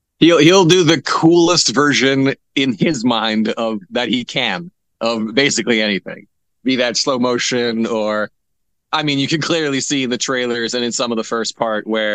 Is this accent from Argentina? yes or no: no; Norway; English is a second language; moved away as an adult; also born or lived in Hollywood; now in United States; So I'm from Norway originally, and after high school, I was in the military for a couple of years, and went to just moved across the world to Hollywood